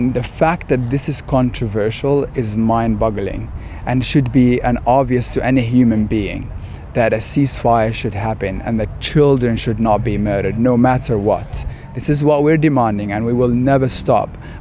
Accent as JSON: {"language": "English", "town": "Bethlehem", "region": "West Bank", "country": "Palestine", "tie": "born or raised there", "moved": "as an adult", "lives_now": "United States", "said": "I was born and raised in Palestine in Bethlehem. Until I was 18 years old, and then I was traveling for school on the East Coast."}